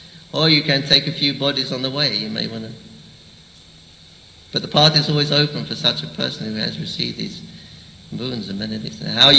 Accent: England, United Kingdom; I said, I'm having a problem identifying myself as an Englishman.

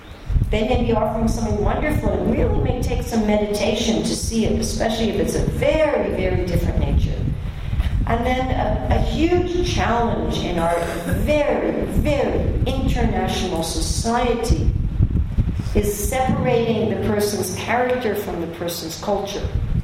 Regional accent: United States; So I'm from America, which is an egalitarian culture.

